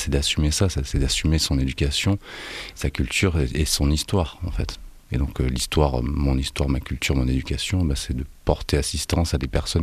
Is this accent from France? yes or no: yes; Nice, Provence-Alpes-Côte d'Azur, France; Je suis dans un quartier qui s'appelle l'Ariane, à Nice. Donc c'est un quartier très populaire. Donc c'est vrai que j'étais à l'école avec des Noirs, des Arabes.